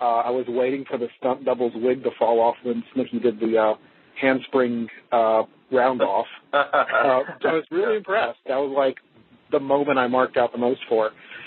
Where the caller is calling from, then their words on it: Fairhope, Alabama, United States; from Fairhope, Alabama.